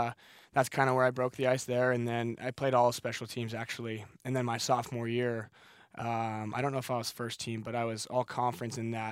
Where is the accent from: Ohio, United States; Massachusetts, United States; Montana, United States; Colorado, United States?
Montana, United States; so when you're growing up in Montana, mm-hmm. you know, my dad went to University of Montana, and the Grizz, University of Montana Grizzlies, is like, you know, the big show. We don't have any NFL teams.